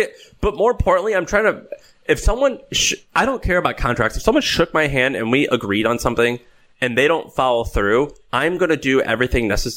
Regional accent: St. Louis, Missouri, United States; Let's say St. Louis. I grew up in St. Louis.

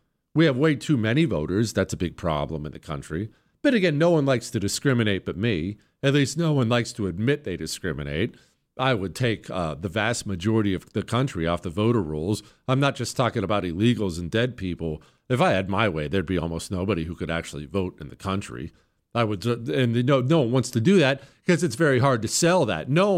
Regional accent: Ohio, United States; born there; I was born in Ohio. My entire extended family is in Ohio on both sides, my wife's side and my side.

